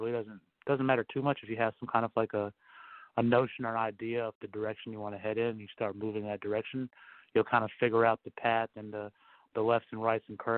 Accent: the South, United States; Like, now I'm from the South. I got my homies in Mississippi and Alabama, Florida, and we got, you know, people all across the coast.

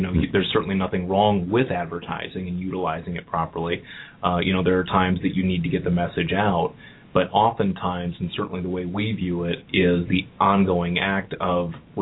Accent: Cleveland, Ohio, United States; now in Cincinnati, United States; I'm originally from Cleveland, the rock and roll capital of the world.

